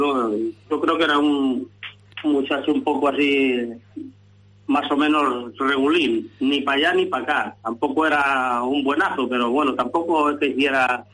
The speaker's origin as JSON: {"language": "Spanish", "town": "Campanario", "region": "Extremadura", "country": "Spain", "tie": "born there", "said": "Yo nací en Campanario en el año 52."}